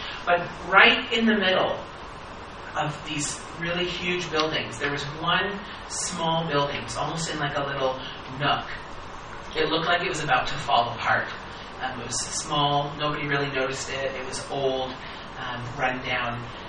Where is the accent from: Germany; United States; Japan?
Japan; Sendai, Miyagi; But I was born in Sendai, in the Tohoku region, the northern region of Japan, and I was raised there. This year I'll be 81